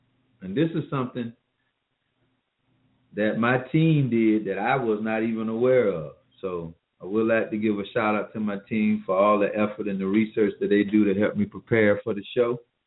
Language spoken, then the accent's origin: English; Columbia, South Carolina, United States; I do have a relationship with that city. That is my hometown, born and raised. Proud of it.